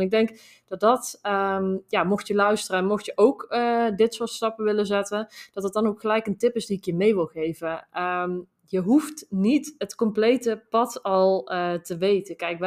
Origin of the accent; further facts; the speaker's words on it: Netherlands; Je kunt dus, in ieder geval, wij kunnen als Nederlander, kunnen we daar op ons Nederlands inkomen, kunnen we een hypotheek krijgen.